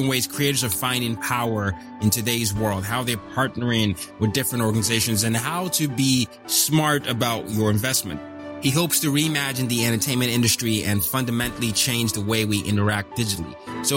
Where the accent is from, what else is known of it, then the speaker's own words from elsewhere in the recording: Nigeria; I'm from Nigeria.